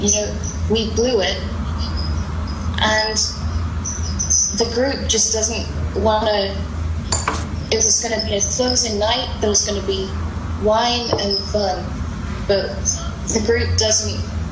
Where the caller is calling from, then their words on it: Lincoln, East Midlands, United Kingdom; Lincoln, UK.